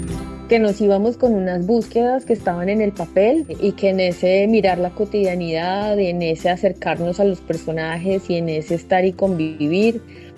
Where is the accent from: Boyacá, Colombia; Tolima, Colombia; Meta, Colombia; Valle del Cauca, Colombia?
Tolima, Colombia; Yo realmente soy del Tolima, pero me vine a Medellín a estudiar periodismo en la Universidad de Antioquia.